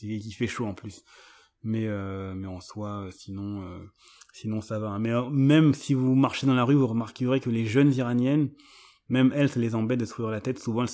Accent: France; on me demande tu viens d'où, donc quand j'ai dit France, on ne me croit pas

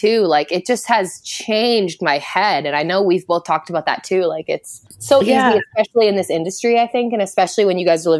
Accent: Alberta, Canada; how many people I would say I'm from Alberta and they'd be like, oh, Banff.

